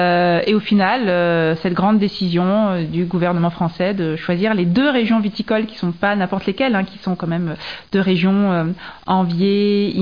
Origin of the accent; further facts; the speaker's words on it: Dijon, Bourgogne-Franche-Comté, France; born there; also born or lived in Beaune; Je suis bourguignonne, je suis née à Dijon, capitale des Ducs de Bourgogne, très belle ville. Et j'ai travaillé pendant 15 ans à Beaune